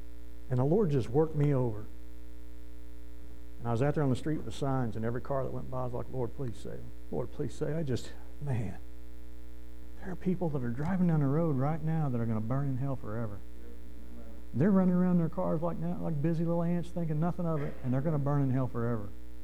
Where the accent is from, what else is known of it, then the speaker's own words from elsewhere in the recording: United States; We just don't take things seriously. I mean, we're American. We got rights.